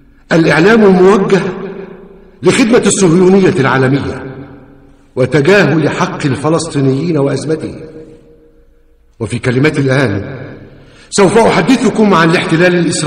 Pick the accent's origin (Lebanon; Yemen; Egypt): Egypt; now in Norway